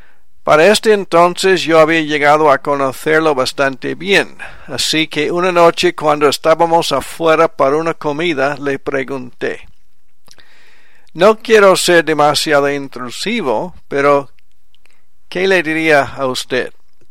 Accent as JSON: {"language": "Spanish", "region": "Quebec", "country": "Canada", "tie": "born or raised there", "first_language": "French", "second_language": "Spanish", "said": "Yo fui criado en francés en Quebec, en Canadá"}